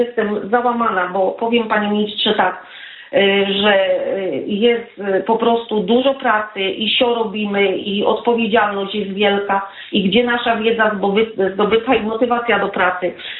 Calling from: Łódź Voivodeship, Poland; z okolic Sieradza.

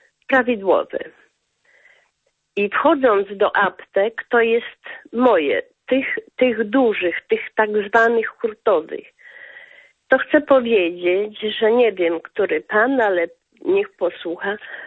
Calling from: Tarnobrzeg, Subcarpathian Voivodeship, Poland; z Tarnobrzega.

